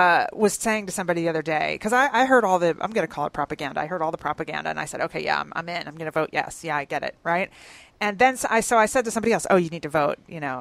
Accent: Northeast, United States; I'm from the Northeast originally. We've talked about that before, too.

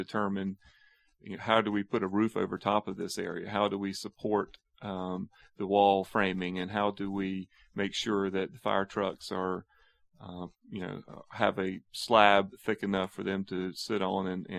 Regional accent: Wilmington, North Carolina, United States; Well, I'm a native. I was born in New Hanover Hospital.

